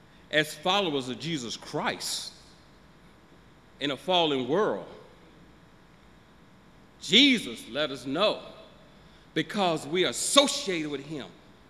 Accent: Turrell, Arkansas, United States; My brothers and sisters, when I was growing up in Turrell, Arkansas, I know back at my grandmama's story.

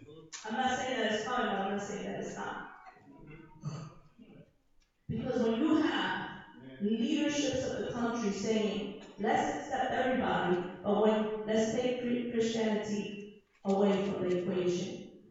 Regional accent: United States; even though I'm Puerto Rican, I've never been, I was born and raised in the States.

